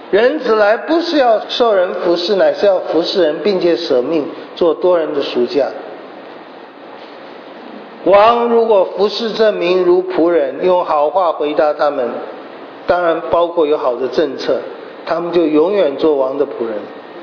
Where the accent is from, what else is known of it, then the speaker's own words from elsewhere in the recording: China; 我们中国人说利益叫你要头昏了